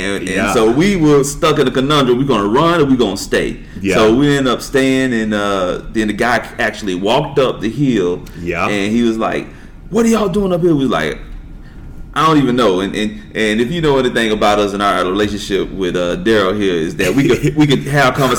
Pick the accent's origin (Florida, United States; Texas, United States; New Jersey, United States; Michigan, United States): Florida, United States; Vero Beach; now in Orlando, United States; Born and raised in Vero Beach, Florida. For those who know Gifford, I'm born over the railroad tracks, you know. I'm currently living in Orlando, Florida.